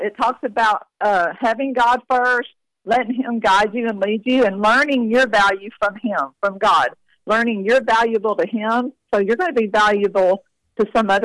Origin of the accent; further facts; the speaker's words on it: Texas, United States; We're from Texas.